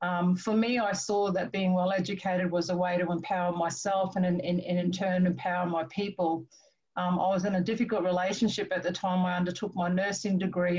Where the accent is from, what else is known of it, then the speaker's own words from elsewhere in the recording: Cloncurry, Queensland, Australia; So I'll always be grateful for growing up in Cloncurry, where we're surrounded by lots of grandparents and aunties and uncles and cousins as well.